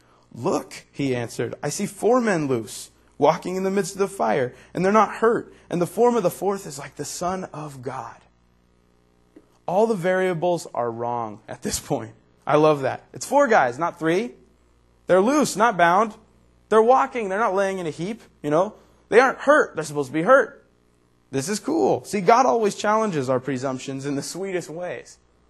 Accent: United States; because I'm an American Christian, I'm very safe

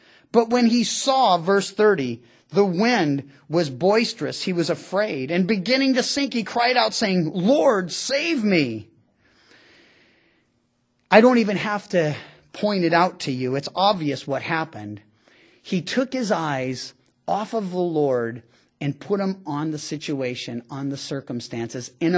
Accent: Missouri, United States; See, I'm from Missouri, the show me state.

